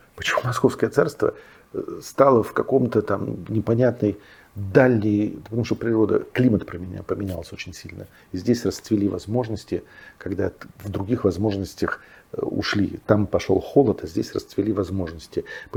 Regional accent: Lake Baikal area, Russia; moved away as an adult; я приехал на малую родину, я родился на Байкале, вырос, 18 лет уехал

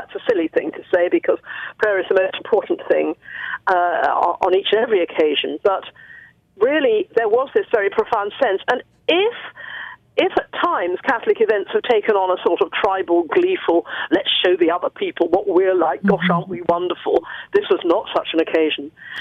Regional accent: United Kingdom; And being British, nobody turned hair.

